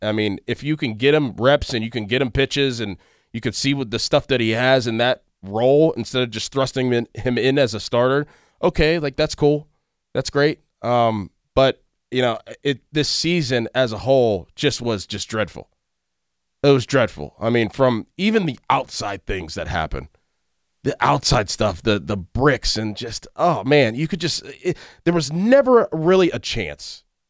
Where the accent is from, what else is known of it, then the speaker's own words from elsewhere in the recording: Pittsburgh, Pennsylvania, United States; Like, I grew up in Pittsburgh. I've been to how many Pirate, 100 Pirate games in my life.